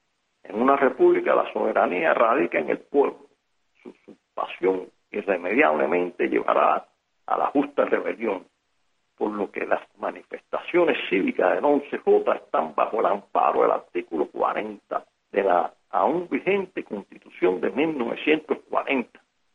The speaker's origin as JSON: {"language": "Spanish", "country": "Cuba", "said": "Y eso es lo que nosotros como cubanos debemos seguir con disciplina y dignidad, exigir nuestros derechos para ser libres."}